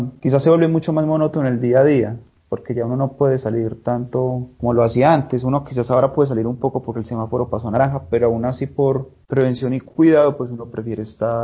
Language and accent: Spanish; Medellín, Antioquia, Colombia; yo nací en Aranjuez. Bueno, nací en Medellín. Toda mi vida crecí en Aranjuez.